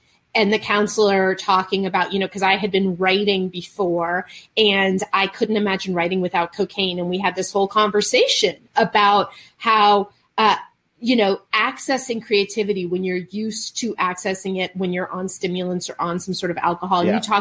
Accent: Alabama, United States; I'm from Alabama and still love and remember you guys.

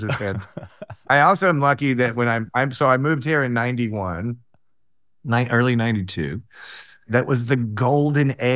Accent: Atlanta, Georgia, United States; now in Los Angeles, United States; growing up in Atlanta, whatever, I had my first sushi in 1989.

